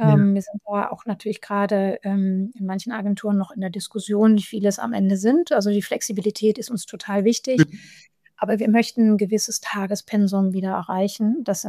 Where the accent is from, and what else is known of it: Hamburg, Germany; born or raised there